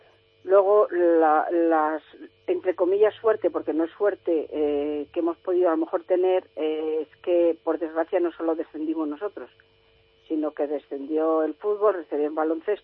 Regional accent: Valladolid, Castile and León, Spain; Yo, como vallisoletana

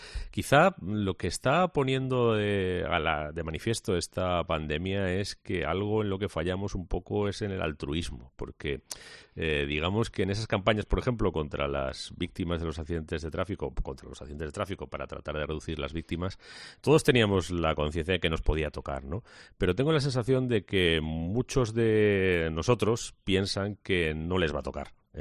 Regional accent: Community of Madrid, Spain; como madrileño es que los madrileños, que somos bastantes, por cierto, 6 millones y pico de españoles

